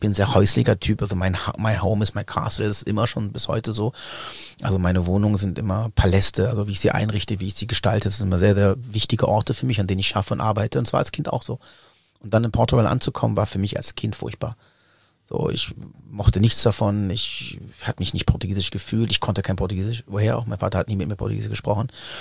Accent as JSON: {"language": "German", "country": "Germany", "tie": "born or raised there", "said": "mein portugiesisches Sein war immer irgendwie mit einem Konflikt beladen, und als ich bin ja in Deutschland geboren und auch in den Kindergarten gekommen"}